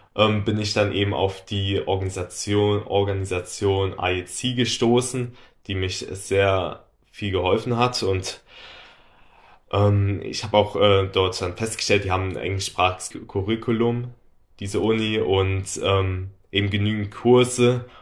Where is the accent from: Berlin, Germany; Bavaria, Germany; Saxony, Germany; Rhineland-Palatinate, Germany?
Rhineland-Palatinate, Germany; Mainz; ich bin 26 Jahre alt. Ich komme aus Mainz